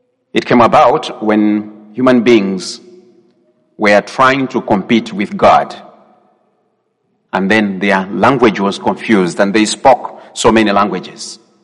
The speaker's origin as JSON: {"language": "English", "country": "Malawi", "tie": "born or raised there", "said": "Malawi being a small country, if I travel like 4 to 5 hours from my hometown, I would be in an area where I don't even understand the language."}